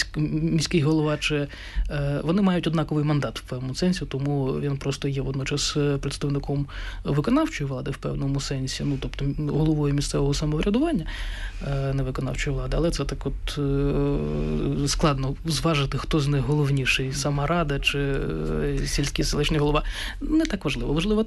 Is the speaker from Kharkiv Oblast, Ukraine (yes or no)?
yes; Kharkiv, Kharkiv Oblast, Ukraine; я хотів би розказати історію харківську, як харків'янин, да, за походженням, відповідно, я не втрачаю зв'язку з своїм рідним містом